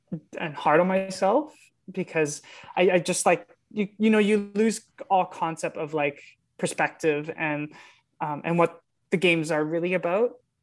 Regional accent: Canada; I'm Canadian.

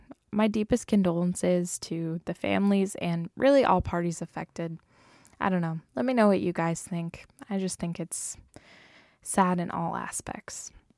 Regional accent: Massachusetts, United States; I'm from Massachusetts, so we have Cape Cod right there with a bunch of great white sharks and things like that.

